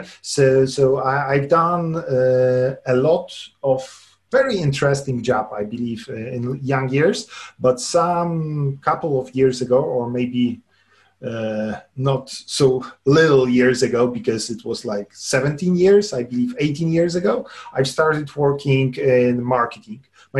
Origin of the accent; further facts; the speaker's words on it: Lublin, Lublin Voivodeship, Poland; now in Warsaw, Poland; I grew up in Poland, in Lublin. This is a small, not so small, but like not such big city I'm currently living in. Because right now I'm in Warsaw, but for almost whole of my life I was living in Lublin, so near eastern border of Poland.